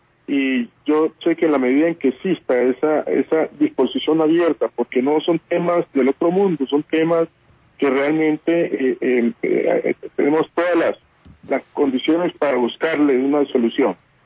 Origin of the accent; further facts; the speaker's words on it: Pacific region, Colombia; yo soy hijo del Pacífico colombiano y he vivo la situación que realmente se padece en todas estas regiones nuestras.